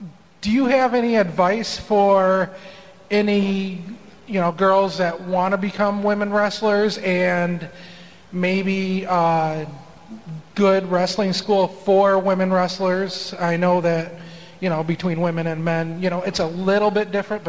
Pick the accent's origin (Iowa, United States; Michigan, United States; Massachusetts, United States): Michigan, United States; Grand Rapids; I'm from Grand Rapids, Michigan, north of.